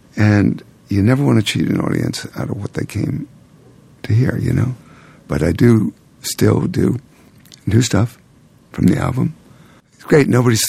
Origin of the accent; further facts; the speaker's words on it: New York City, New York, United States; When I was a young boy, 12 years old, growing up in New York City, I could ride the subway by myself and never ever be afraid.